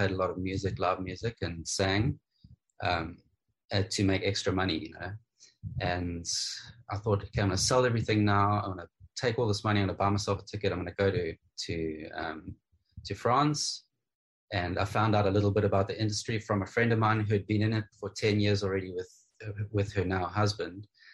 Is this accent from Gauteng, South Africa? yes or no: no; Warner Beach, KwaZulu-Natal, South Africa; also born or lived in Zimbabwe; I was born in Zimbabwe and came to South Africa when I was probably around 5 years old. My parents split up when I was two. Mum brought me to SA. Dad stayed in Zim. And I started out at school in Warner Beach